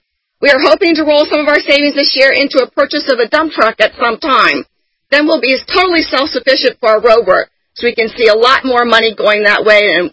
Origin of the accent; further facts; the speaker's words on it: Mesa, Arizona, United States